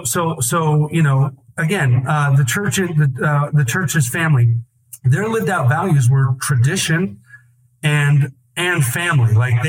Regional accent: Kansas, United States; And our town, it's all about our team. It's all about my hometown team. You know, the pride about the around here, it's Kansas State or it's KU

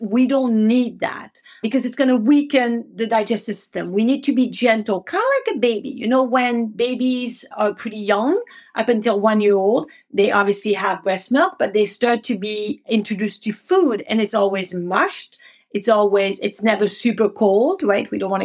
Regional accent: France; accent: French; English is a second language; my English pronunciation of Chinese with my French accent is fantastic.

